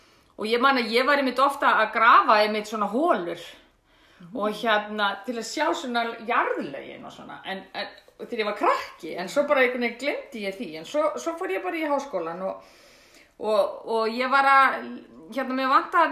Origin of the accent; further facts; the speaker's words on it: France; ég er hálf frönsk en ég ólst upp út í Frakklandi, en ég kom rosalega oft til Íslands á sumrin og var hjá ömmu minni Rannveigu